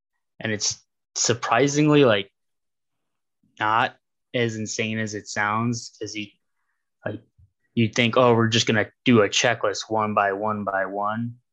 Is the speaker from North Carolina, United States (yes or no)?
no; Ohio, United States; because we have someone from PA. I'm from Ohio, and we all meet up in a general centralized location at one of my friend's house